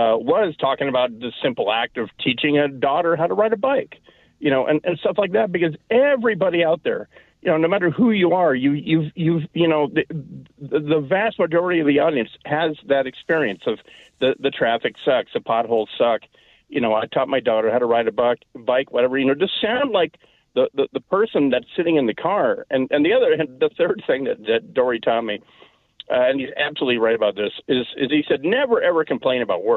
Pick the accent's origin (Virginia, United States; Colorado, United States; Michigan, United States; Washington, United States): Washington, United States; Port Angeles; I'm from Port Angeles, went to Wazoo.